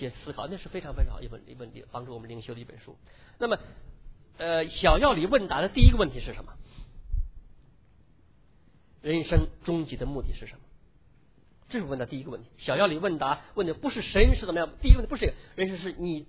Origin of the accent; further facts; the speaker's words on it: China; 我们中国人讲到做文章还有做人是一个道理